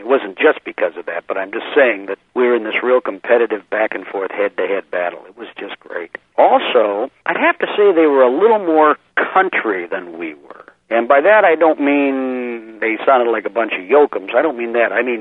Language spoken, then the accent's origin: English; Detroit, Michigan, United States; I had an opportunity to go to Detroit. That's my hometown, Detroit